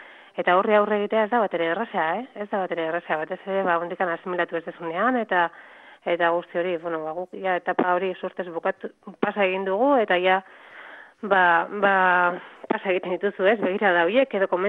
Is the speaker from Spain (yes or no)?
yes; San Sebastián, Basque Country, Spain; Ni donostiarra naiz